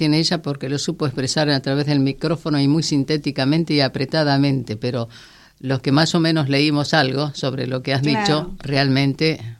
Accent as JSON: {"language": "Spanish", "town": "Resistencia", "region": "Chaco", "country": "Argentina", "lives_now": "Santa Cruz, Argentina", "said": "Soy chaqueña de nacimiento, ciudadana santacruceña por adopción, sí. Ciudadana del mundo, capitalina eventualmente, pero ante todo mujer argentina."}